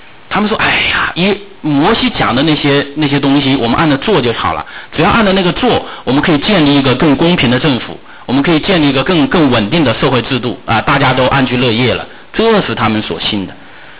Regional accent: China; 因为我从小在中国大陆是受这样的教育长大的

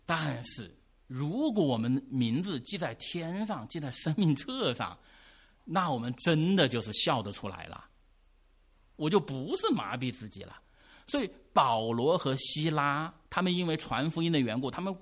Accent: China; 我中国人我看我也跟着哈哈笑

